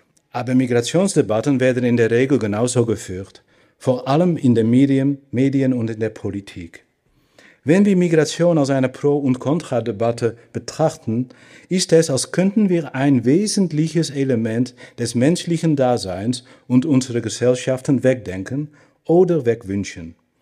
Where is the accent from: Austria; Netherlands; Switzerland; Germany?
Netherlands; accent: Dutch; German is a second language; Bitte verzeihen mir meine unvermeidlichen Aussprachefehler und meinen lustigen niederländischen Akzent.